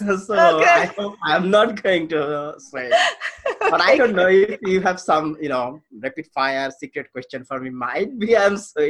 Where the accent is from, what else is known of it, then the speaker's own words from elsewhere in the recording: Chittagong, Chittagong Division, Bangladesh; now in Dhaka, Bangladesh; Right now, I'm living in Dhaka, but I am actually from Chittagong. That is the business capital of Bangladesh, but Dhaka is the capital of Bangladesh.